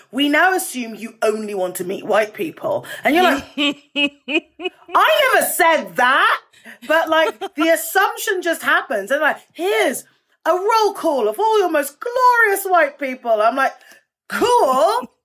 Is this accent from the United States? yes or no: no; United Kingdom; How do I absorb that as a Brit? You know, we're dreadful with compliments.